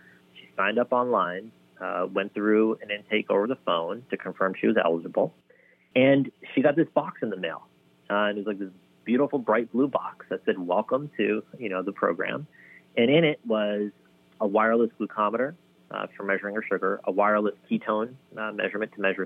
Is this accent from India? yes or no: yes; India; because we come from India. My mom's a vegetarian.